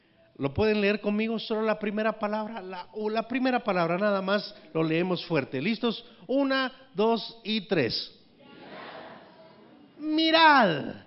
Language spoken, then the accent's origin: Spanish; Guatemala; Porque somos chapines, ¿verdad?